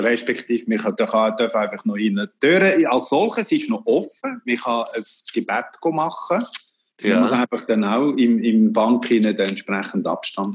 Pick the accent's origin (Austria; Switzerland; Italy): Switzerland; Lucerne; now in Winterthur, Switzerland; Nein, wir sind im 67 von Luzern hergekommen.